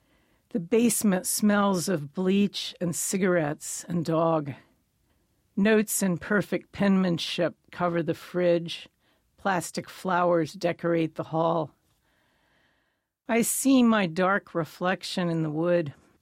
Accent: Annapolis, Maryland, United States; I grew up in Annapolis on the Chesapeake Bay, and this is how we spent our summers, crabbing and swimming.

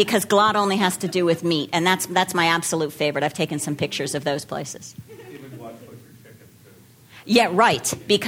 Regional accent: United States; And as Jews, as American Jews, we've always known that the food we put in our mouth has a lot to say about who we are and what we think is important.

